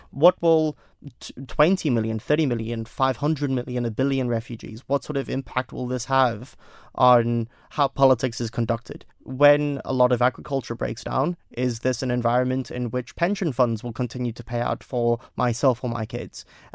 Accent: South Africa; So in my home country of South Africa

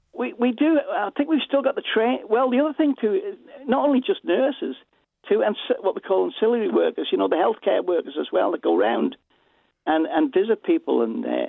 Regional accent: Williston, United Kingdom; I was brought up in Williston, in a council house, enjoyed my time in there, meet me mates there all the time

